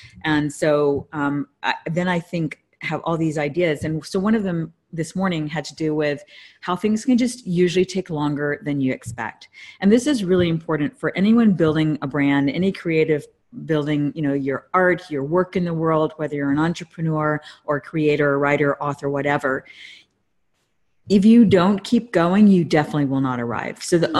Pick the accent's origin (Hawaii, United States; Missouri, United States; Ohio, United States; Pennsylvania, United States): Hawaii, United States; I grew up in Hawaii, so we used to ride him on the beach